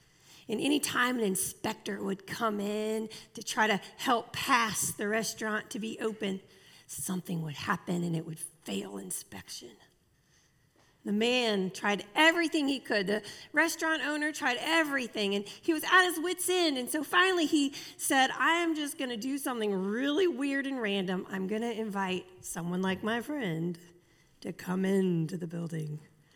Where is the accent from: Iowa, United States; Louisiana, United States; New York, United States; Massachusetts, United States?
Louisiana, United States; New Orleans; Especially being from Louisiana, especially growing up around New Orleans, everybody has a story they're going to tell you.